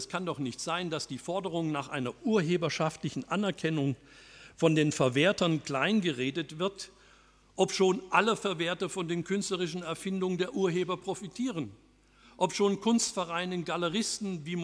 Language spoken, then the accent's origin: German; Berlin, Germany; als Berliner würde ich sagen